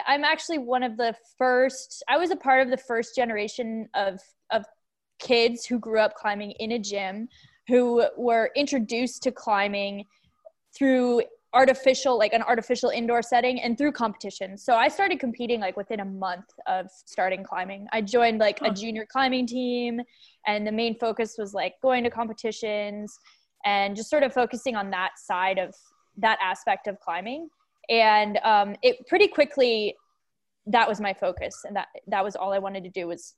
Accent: Boulder, Colorado, United States; I grew up in Boulder, Colorado. And I grew up skiing and doing gymnastics.

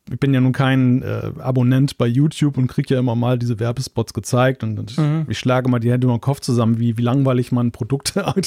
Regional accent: Northern Germany, Germany; das ist ja für mich zum Beispiel als Norddeutscher jetzt das total coole Autofahrerlebnis oder Radfahrerlebnis

